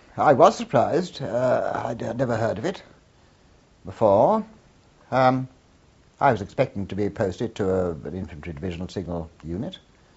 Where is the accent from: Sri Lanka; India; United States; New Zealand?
India; born there; I was born in India of Indian Army parents, and my grandfather, again, was a soldier, and but before him there were other soldiers.